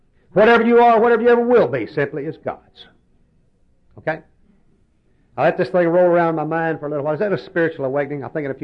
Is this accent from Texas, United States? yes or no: yes; Texas, United States; I come from the Bible Belt down there in East Texas and Arkansas